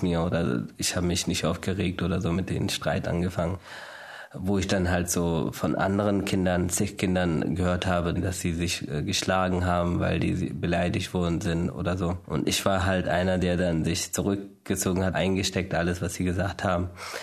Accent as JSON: {"language": "German", "country": "India", "tie": "born or raised there", "second_language": "German", "moved": "yes", "lives_now": "Germany", "said": "Ich bin in Indien aufgewachsen mit den Leuten, die dann halt Turban tragen und wo die Väter langen Bart haben oder die Söhne später auch."}